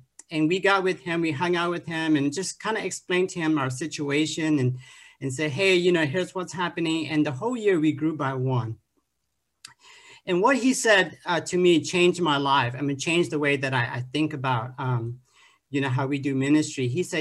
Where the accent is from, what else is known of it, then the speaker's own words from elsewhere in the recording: Laos; I'm originally from Laos, and that's a small country in between Vietnam and Thailand and Cambodia there.